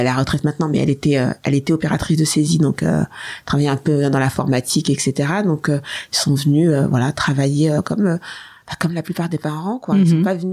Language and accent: French; France; moi j'ai grandi en France et tout, mais une fois que je passais le pas de la maison, j'étais en Côte d'Ivoire.